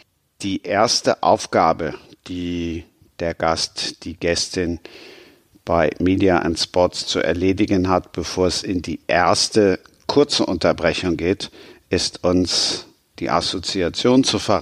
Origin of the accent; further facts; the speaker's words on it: Cologne, North Rhine-Westphalia, Germany; ich komme ja aus Köln